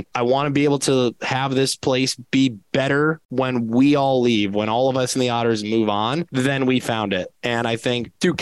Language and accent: English; Michigan, United States; Again, I'm Michigander. I'm an American. I didn't know anything growing up about a place like Owen Sound, Ontario, Sudbury, Ontario.